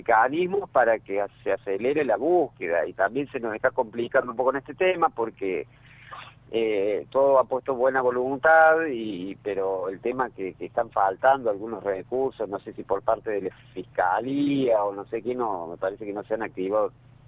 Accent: San Francisco, Córdoba, Argentina; nosotros somos de San Francisco

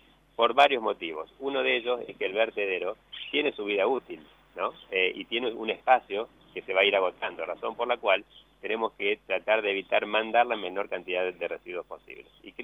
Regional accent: Argentina; Tengo esperanza, como buen argentino, que en el 2022 vamos a tener una mejora económica.

